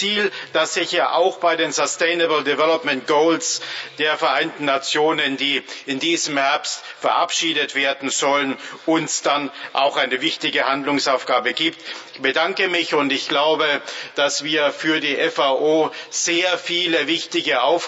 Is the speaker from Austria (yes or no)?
no; Germany; in meinem Heimatland, in Deutschland